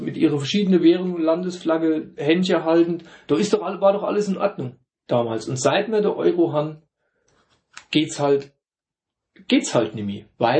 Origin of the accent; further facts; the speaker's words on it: Germany; ich komme aus Deutschland